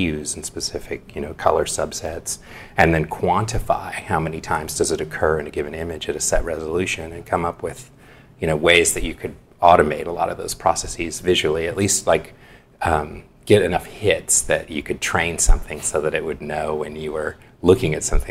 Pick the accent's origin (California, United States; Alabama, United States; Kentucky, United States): California, United States; Santa Ana; In beautiful Orange County, California. Mm-hmm. And I grew up in Santa Ana.